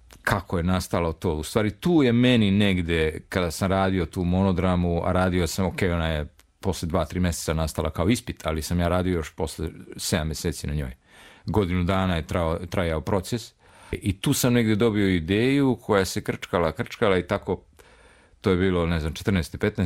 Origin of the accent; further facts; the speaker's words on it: Gornji Milanovac, Šumadija and Western Serbia, Serbia; on je iz Gornje Milanovca, odakle sam ja rodom